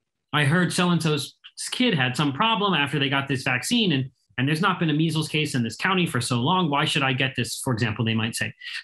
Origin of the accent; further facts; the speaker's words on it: Pittsburgh, Pennsylvania, United States; When I'm talking to you now from Pittsburgh, which is my hometown, and this is where the polio vaccine was invented by Jonas Salk.